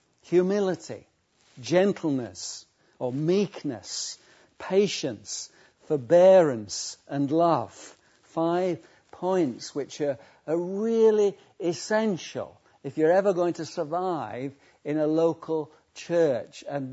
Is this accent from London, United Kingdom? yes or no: no; Yorkshire and the Humber, United Kingdom; He came from Lancashire, I think, and I came from Yorkshire.